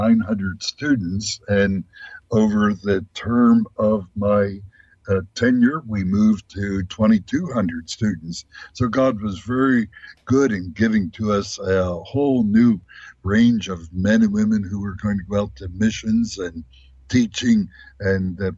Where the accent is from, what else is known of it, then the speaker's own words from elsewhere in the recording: Pennsylvania, United States; I was raised outside of Philadelphia on a farm right behind the International Airport and went off to the Midwest to college and seminary